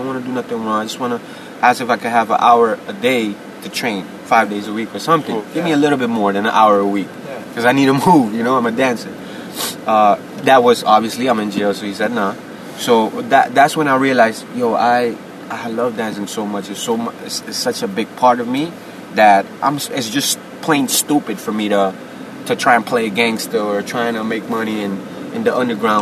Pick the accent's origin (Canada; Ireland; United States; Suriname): Suriname; I'm from Suriname. Suriname, that's in South America, right above Brazil. Small country. We speak Dutch out there